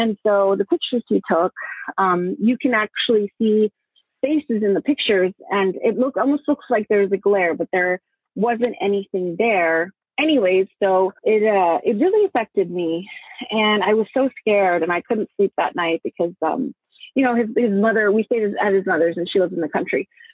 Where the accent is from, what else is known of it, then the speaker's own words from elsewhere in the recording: Texas, United States; I am from Texas.